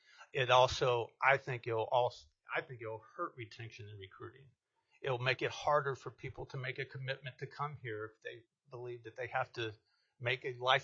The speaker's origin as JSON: {"language": "English", "town": "Anchorage", "region": "Alaska", "country": "United States"}